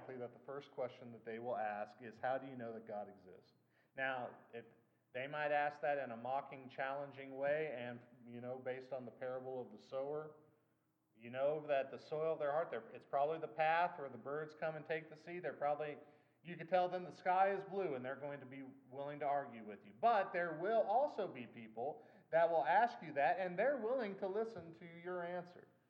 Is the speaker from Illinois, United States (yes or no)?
yes; Illinois, United States; also born or lived in South Carolina / Georgia; I lived in South Carolina. I lived in Georgia. I would say, I come from Illinois. You know, the land of Lincoln, the guy who won.